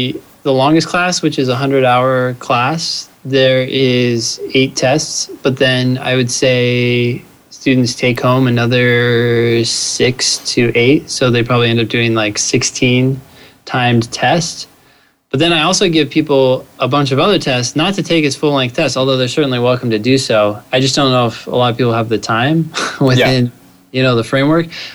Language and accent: English; Palo Alto, California, United States; Because, you know, I grew up in Palo Alto, so...